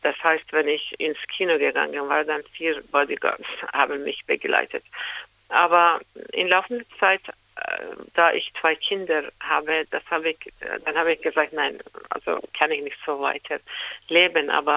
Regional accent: Iran; German is a second language; Ich komme aus dem Iran und es gab vorher eine andere Regierung, dann eine Revolution

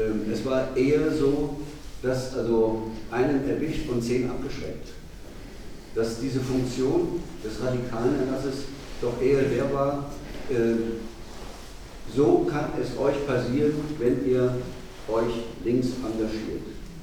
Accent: Mannheim, Baden-Württemberg, Germany; beschämenderweise ist er nur aus meiner Heimatstadt

